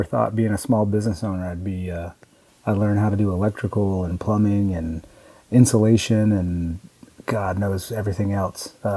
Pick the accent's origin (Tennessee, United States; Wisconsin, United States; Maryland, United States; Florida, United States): Florida, United States; Panama City; Yeah, so I grew up in Panama City, Florida.